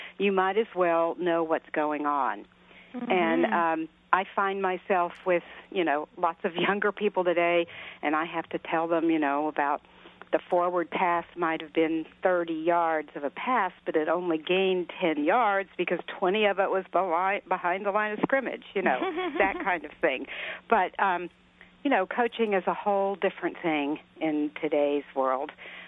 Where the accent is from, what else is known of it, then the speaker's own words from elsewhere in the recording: the South, United States; I grew up in the South when girls only played half-court basketball